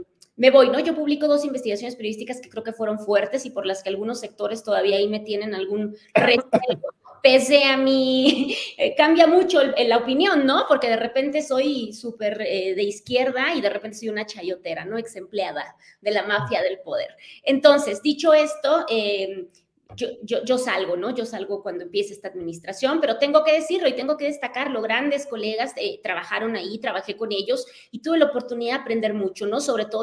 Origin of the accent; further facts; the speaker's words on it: Tijuana, Baja California, Mexico; yo soy de Tijuana, por acá todo el mundo lo sabe